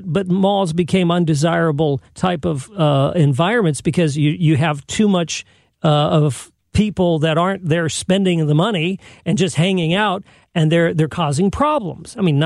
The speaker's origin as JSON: {"language": "English", "town": "San Jose", "region": "California", "country": "United States", "tie": "born or raised there", "said": "I grew up in San Jose, the suburban part of the Bay Area."}